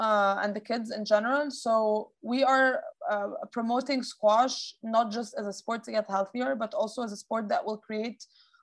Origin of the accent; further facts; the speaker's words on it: Egypt; You know, I grew up in Egypt.